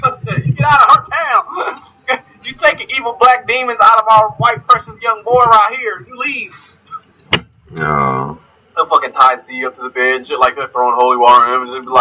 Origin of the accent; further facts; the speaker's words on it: Louisiana, United States; Come on, I'm Creole, so what is that?